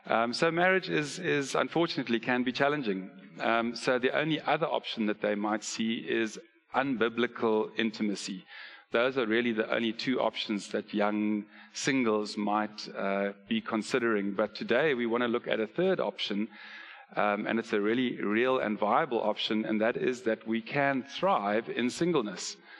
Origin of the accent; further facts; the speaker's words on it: Zimbabwe; also born or lived in Stellenbosch, South Africa; I had just come back from 4 years at Stellenbosch University. Ali and I come from Zim.